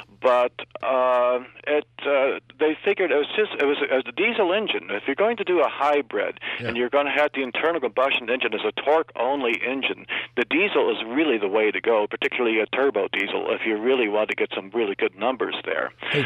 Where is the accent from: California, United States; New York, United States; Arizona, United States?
New York, United States; Schenectady; I grew up in Schenectady, so we had a couple of companies, Edison Electric before it became General Electric, and Alco were experimenting with electrical motors about 1903